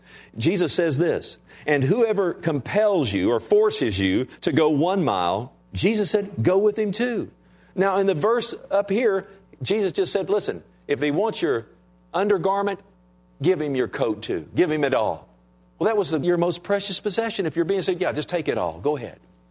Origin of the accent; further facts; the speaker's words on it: United States; I thank God that I'm an American.